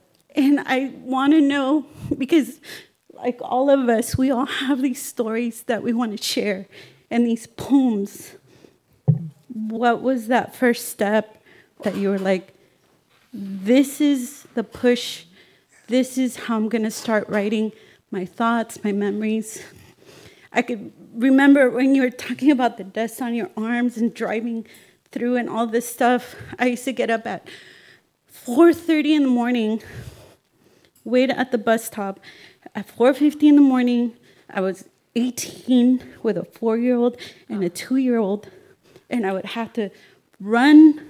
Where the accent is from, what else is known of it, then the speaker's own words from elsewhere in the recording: Escondido, California, United States; I'm from Escondido.